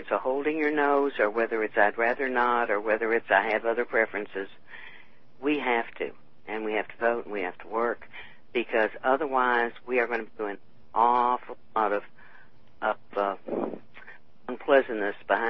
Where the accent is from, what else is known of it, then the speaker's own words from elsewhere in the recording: Texas, United States; you know, I'm a Texan, and I'm a yellow Democrat